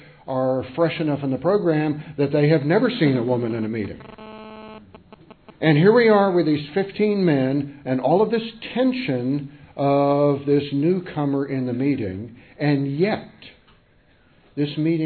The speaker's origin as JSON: {"language": "English", "town": "Pensacola", "region": "Florida", "country": "United States", "said": "I'm from Pensacola, Florida."}